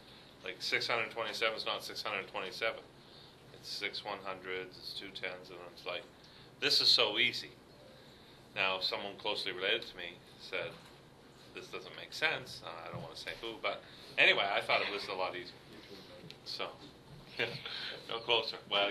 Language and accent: English; Quebec, Canada; born there; I just want to say, for the record, I was born in Quebec